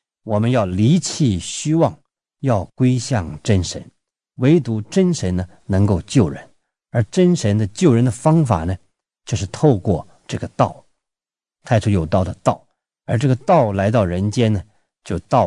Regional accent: China; 这个就是一向在我们中国人心目中间的神

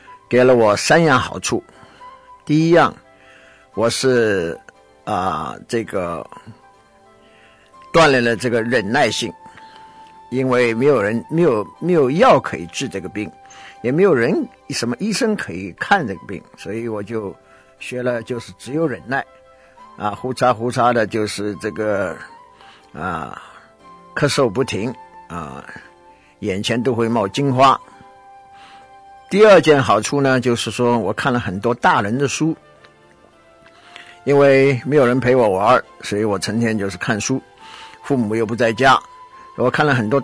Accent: Shanghai, China; also born or lived in Beijing; 我是一个上海人，我爸爸是上海的银行家，我母亲呢是一个广东人啊，生在香港长在新加坡

